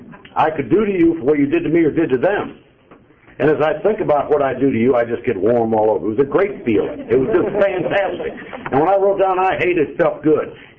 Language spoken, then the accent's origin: English; Cleveland, Ohio, United States; born there; And up there in Ohio, I was born in Cleveland, Ohio, a suburb. I went to a parochial school. That means Catholic.